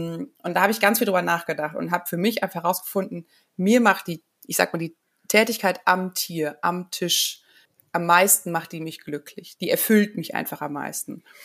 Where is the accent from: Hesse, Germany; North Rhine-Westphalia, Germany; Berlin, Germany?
North Rhine-Westphalia, Germany; Bonn; bin in der Zwischenzeit von Hannover zurück in meine Heimatstadt nach Bonn gezogen.